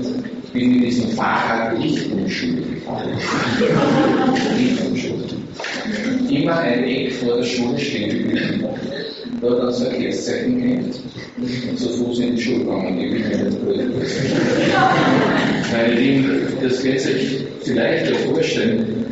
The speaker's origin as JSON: {"language": "German", "town": "Graz", "region": "Styria", "country": "Austria", "said": "ich komme aus Graz, aus der Steiermark"}